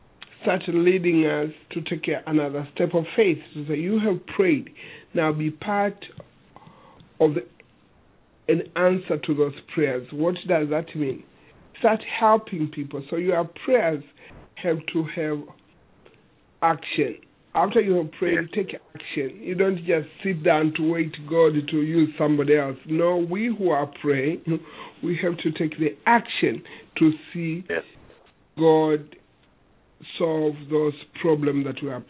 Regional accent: Tanzania; born there; I was born in Tanzania. I was a child. My family is a large family

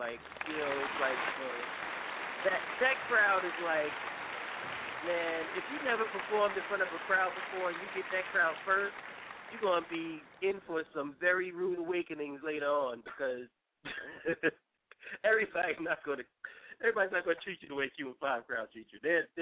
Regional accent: New York City, New York, United States; I'm from Brooklyn.

